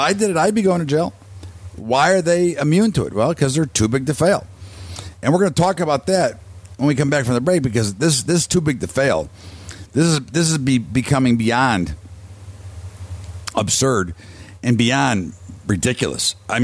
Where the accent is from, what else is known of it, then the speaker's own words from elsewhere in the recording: Chicago, Illinois, United States; You know, when I grew up in Chicago, branch banking was not allowed, okay?